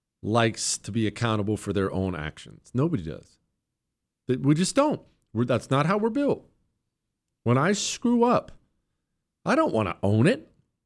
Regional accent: Ohio, United States; born there; I was born in Ohio. My entire extended family is in Ohio on both sides, my wife's side and my side.

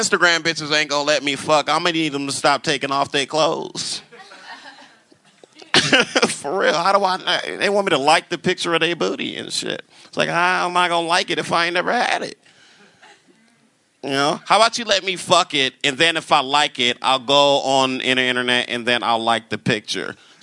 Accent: Compton, California, United States; And I was like, that's crazy, my nigga. I'm from Compton.

